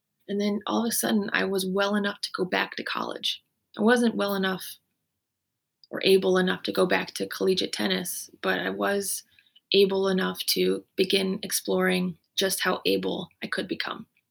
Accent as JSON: {"language": "English", "country": "Canada", "also_born_or_lived": "United States", "said": "You could say partly maybe I'm Canadian and I'm American, so maybe that mixture also made me more resilient."}